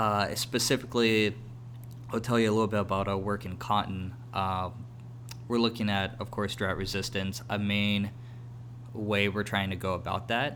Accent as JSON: {"language": "English", "town": "Tucson", "region": "Arizona", "country": "United States", "tie": "born or raised there", "said": "I've been born and raised in Tucson."}